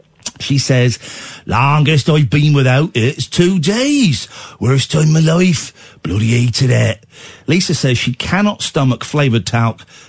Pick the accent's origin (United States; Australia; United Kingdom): United Kingdom; South West England; But what's a Devon? I'm from Devonshire.